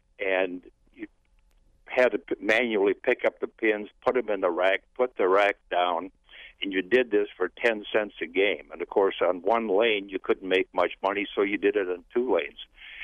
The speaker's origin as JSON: {"language": "English", "town": "Mellon", "region": "Wisconsin", "country": "United States", "tie": "born or raised there", "said": "I grew up in Mellon, Wisconsin, and I manually set pins at the Spa Bowling Tavern for 10 cents a game."}